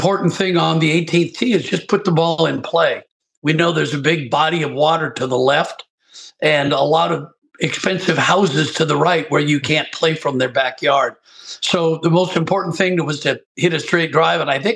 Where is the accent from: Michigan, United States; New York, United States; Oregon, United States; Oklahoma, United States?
Oregon, United States; Portland; Pebble Beach, I consider my home course because I'm from Portland, Oregon.